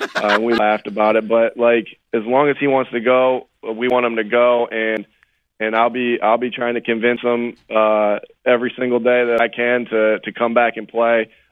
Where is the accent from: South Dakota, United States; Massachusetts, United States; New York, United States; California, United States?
New York, United States; Jamestown; And shoot, I grew up in the Jamestown, New York area, Buffalo area